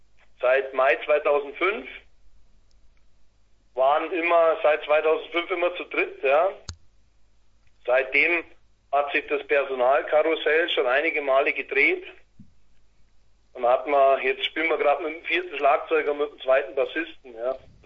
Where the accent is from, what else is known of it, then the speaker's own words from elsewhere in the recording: Weilheim, Bavaria, Germany; Wir sind aus Bayern, aus dem Herzen von Bayern, Weilheim. Das ist praktisch zwischen München und Garmisch die Luftlinie, genau in der Mitte.